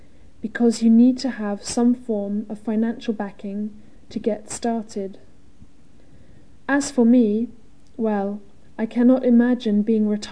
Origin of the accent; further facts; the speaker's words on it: Canberra, Australian Capital Territory, Australia; born there; I was born in Canberra 32 years ago.